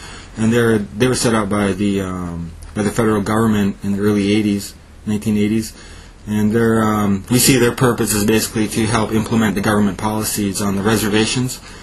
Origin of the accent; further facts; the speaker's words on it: British Columbia, Canada; I'm from the Kwakwaka'wakw Nation, and my people's territory is on the northwest coast of occupied British Columbia.